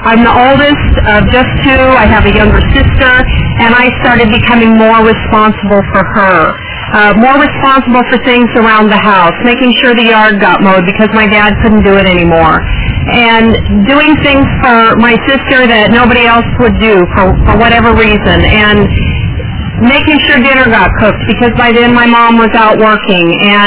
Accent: Arizona, United States; I grew up in Arizona. I came from what I believe to be an alcoholic home.

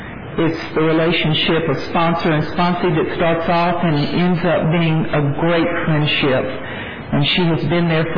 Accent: Texas, United States; I'm from Texas. That's no excuse.

